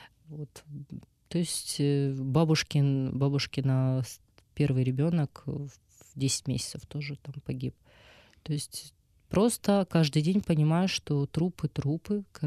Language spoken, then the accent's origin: Russian; Kherson Oblast, Ukraine; born there; Несмотря на то, что моя мама родилась в Узбекистане, мой отец родился в Узбекистане, мы родились в Херсонской области.